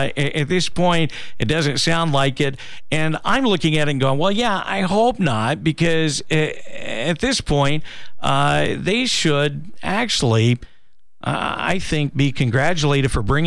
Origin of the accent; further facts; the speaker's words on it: Kansas City, Missouri, United States; And, you know, I'm from Kansas City.